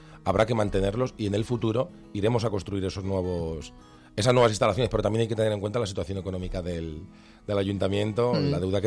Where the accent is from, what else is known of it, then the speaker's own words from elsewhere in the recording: Valdemoro, Community of Madrid, Spain; que es en recuperar mi pueblo, en recuperar Valdemoro.